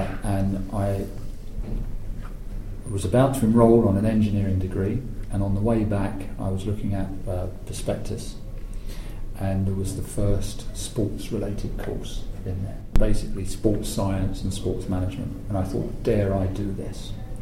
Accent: London, United Kingdom; also born or lived in Canada; I was born in Canada to English parents, moved from Canada back to southeast London at the age of two, went to school in southeast London, left school at 16

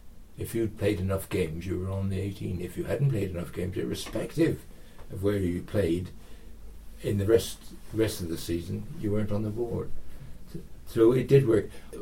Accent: Cheltenham, South West England, United Kingdom; We were both Cheltenham Grammar School boys, so we were the intake from Cheltenham, where we would come from Cheltenham.

